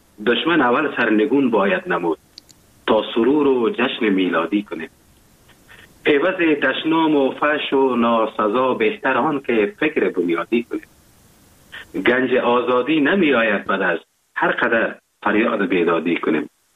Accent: Afghanistan; now in Germany; این همی بود که وقتی که من اروپا آمدم، آلمان آمدم، تشویق هموطنها و تشویق تعداد زیاد از افغانهای ناظرینم

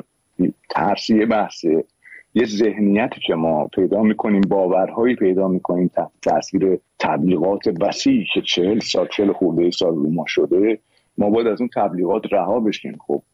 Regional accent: Iran; به زندگی خودم به عنوان یه ایرانی نمیتونستم بی تفاوت باشم

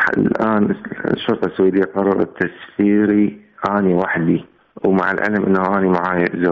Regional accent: Iraq; now in Sweden; عراقيين كليتنا.

